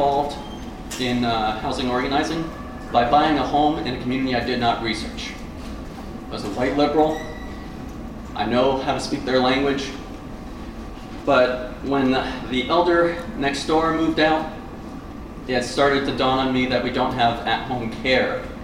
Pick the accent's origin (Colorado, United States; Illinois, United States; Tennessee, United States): Illinois, United States; So, I'm from Champaign County. I'm here to talk about my community.